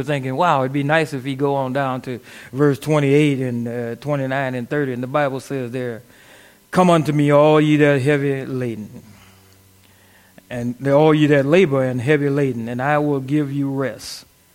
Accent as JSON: {"language": "English", "region": "Louisiana", "country": "United States", "said": "I'm from Louisiana, and some of you probably don't remember 1965 Hurricane Betsy."}